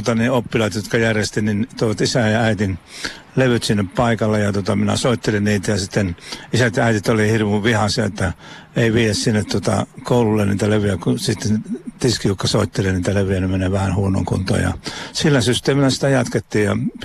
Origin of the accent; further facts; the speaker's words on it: Kuopio, North Savo, Finland; mä oon kuopiolainen, savolainen tiskiukka ja kierrän tuolla maakunnassa